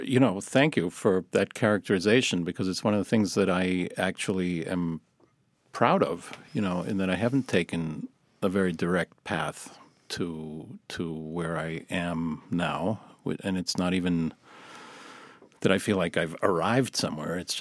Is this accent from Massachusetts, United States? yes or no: yes; Boston, Massachusetts, United States; my high school years were 1969 to 1973, and I grew up in Boston